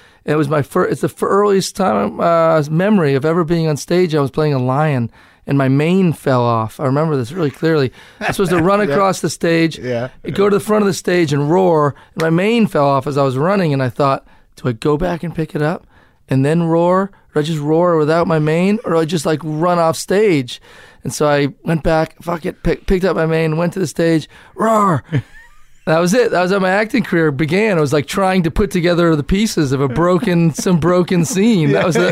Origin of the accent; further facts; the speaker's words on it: Cambridge, Massachusetts, United States; also born or lived in Falmouth; I grew up in Cambridge.